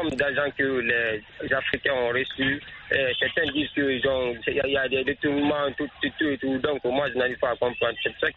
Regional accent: Guinea; Moi, je suis de Guinée

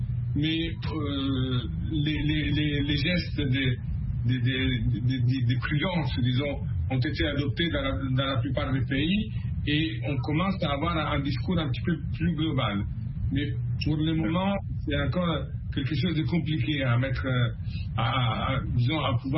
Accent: Italy; French is a second language; now in France; Moi, je suis italien, j'habite en France

